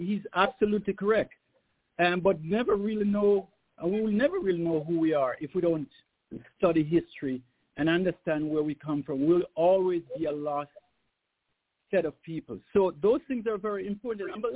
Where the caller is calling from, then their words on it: Atlanta, Georgia, United States; I'm calling from Atlanta.